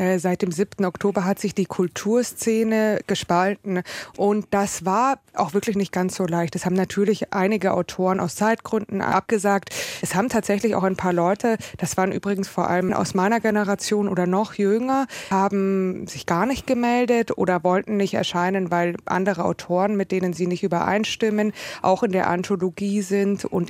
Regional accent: Munich, Bavaria, Germany; Ich bin ja Münchnerin.

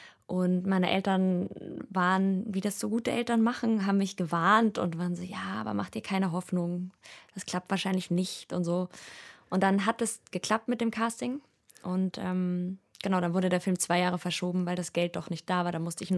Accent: Vienna, Austria; ich komme ja aus Wien, aus Österreich

